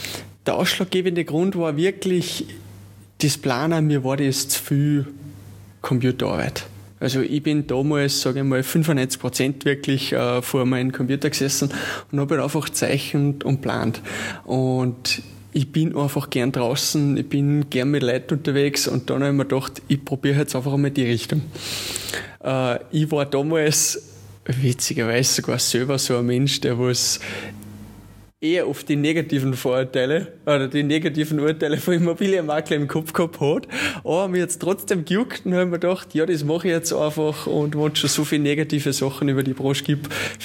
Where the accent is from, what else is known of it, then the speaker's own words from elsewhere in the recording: St. Johann im Pongau, Salzburg, Austria; bin aus St. Johann in Bongau, also sprich Salzburg-Land.